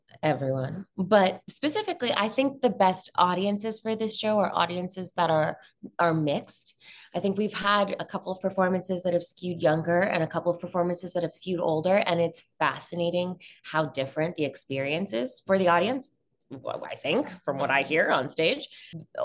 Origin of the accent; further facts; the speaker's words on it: New York, United States; In some ways, I think I'm very lucky. I grew up in New York.